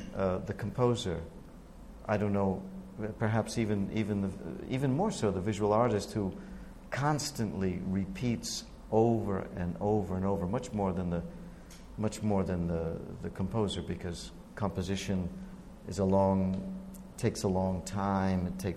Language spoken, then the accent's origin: English; Providence, Rhode Island, United States; But when I was growing up in Providence, everyone would say, well, nothing ever will ever top the sound of Symphony Hall in Boston.